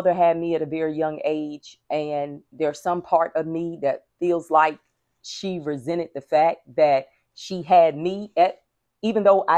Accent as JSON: {"language": "English", "town": "Asbury Park", "region": "New Jersey", "country": "United States", "tie": "born or raised there", "said": "when I was growing up, I was born in Asbury Park, New Jersey, always home to me."}